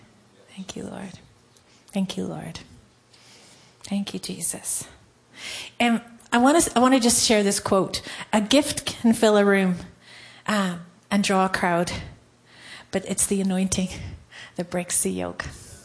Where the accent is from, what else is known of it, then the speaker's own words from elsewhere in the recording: Ireland; Somebody keep me to 15 minutes, because I'm Irish, and I didn't just kiss the Blarney Stone, I inhaled it, so I like to talk.